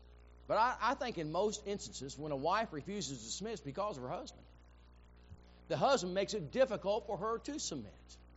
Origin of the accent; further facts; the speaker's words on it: Rantoul, Illinois, United States; where I grew up in Rantoul, we had an Air Force base.